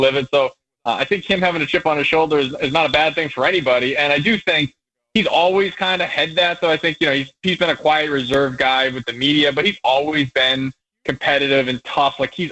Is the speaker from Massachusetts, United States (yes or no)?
yes; Massachusetts, United States; No, I'm from Massachusetts.